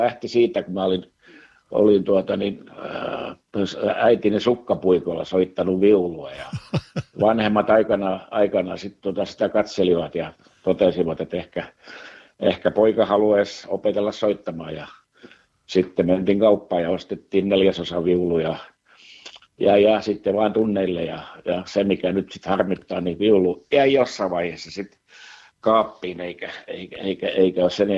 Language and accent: Finnish; Turku, Southwest Finland, Finland; now in Naantali, Finland; No syntyisin olla, vaikka nyt ollaan asuttu 31 vuotta Naantalissa, niin syntyisin olen ihan Turusta, eli läheltä, niin sanottu paljasjalkainen turkulainen